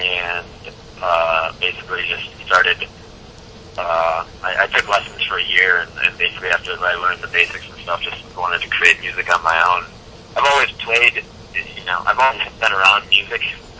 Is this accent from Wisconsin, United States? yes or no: yes; Wisconsin, United States; also born or lived in Minneapolis; now in California, United States; Like I said, I'm from Wisconsin